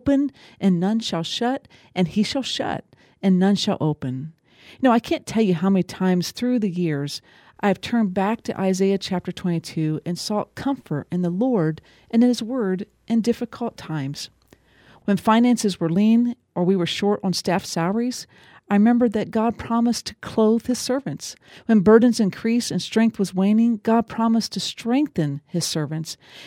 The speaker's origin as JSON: {"language": "English", "region": "Ohio", "country": "United States", "lives_now": "Illinois, United States", "said": "One of the things that has rooted and grounded me here in Illinois all these years, even though I'm not originally from Illinois, but rather from the state of Ohio"}